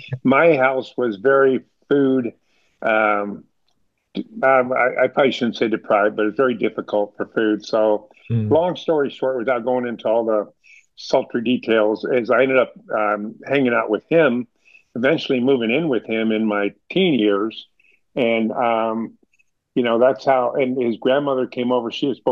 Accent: Hollywood, California, United States; Like I said, I grew up in Hollywood in the 1960s.

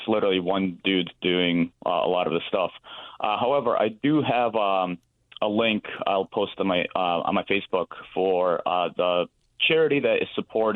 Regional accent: Ukraine; Yeah, be like, hello … I'm a fireman from Ukraine.

